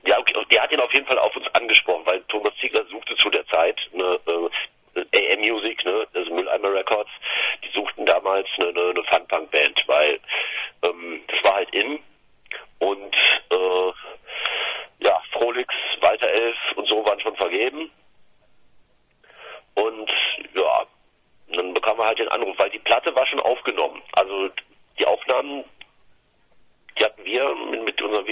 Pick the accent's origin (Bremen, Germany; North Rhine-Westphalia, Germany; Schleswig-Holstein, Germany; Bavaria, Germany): North Rhine-Westphalia, Germany; Cologne; wir sind halt Kölner, sehr gemütlich.